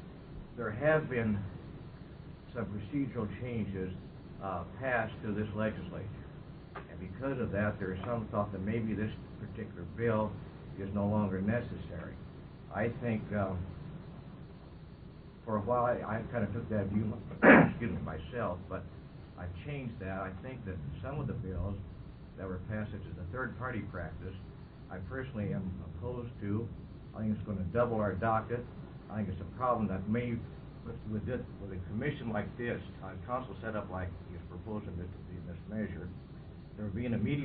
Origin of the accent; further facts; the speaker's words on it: Portland, Oregon, United States; I'm an attorney from Portland.